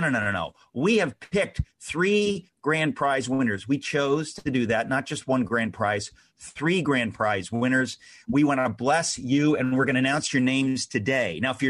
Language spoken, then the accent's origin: English; Jackson Heights, New York, United States; also born or lived in Astoria; I was born in Astoria. I grew up in Jackson Heights.